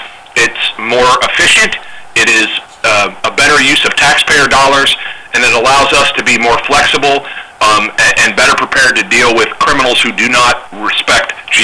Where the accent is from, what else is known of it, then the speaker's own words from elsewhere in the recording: Toledo, Ohio, United States; now in Marion, United States; Like I said, I was born and raised in Toledo. I'm proud to be from Marion now.